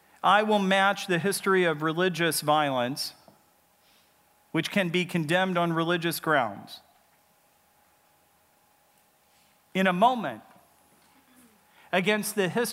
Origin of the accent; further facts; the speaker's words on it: United Kingdom; And people keep telling us we're selfish because my demographic group in Britain is dying out.